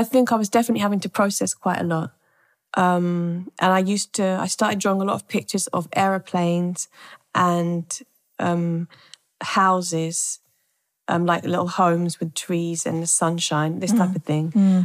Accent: London, United Kingdom; also born or lived in Ethiopia; So I was born here in London. Mm-hmm. I moved to Ethiopia when I was six, stayed there for about 2 years, came back here.

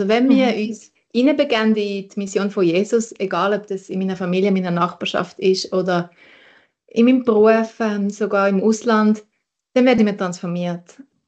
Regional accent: Switzerland; dass wir als Schweizer irgendwo hingehen und etwas Gutes tun

